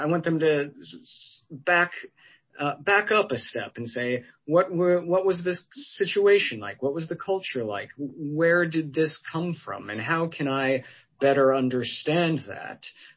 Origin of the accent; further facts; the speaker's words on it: Nebraska, United States; I grew up in small town, big town. It depends on your definition of these things. Small town, Nebraska.